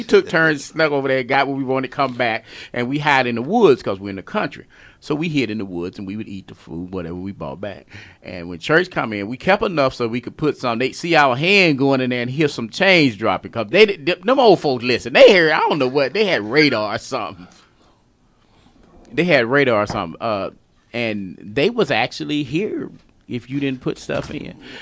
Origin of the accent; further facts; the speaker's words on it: the South, United States; I was raised in the South, and what we had 5 offerings during one service.